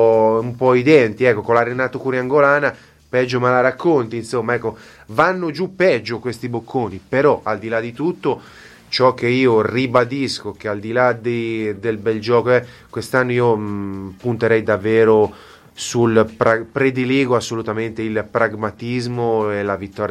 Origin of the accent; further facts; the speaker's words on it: Marche, Italy; io mi auguro da marchigiano che si salva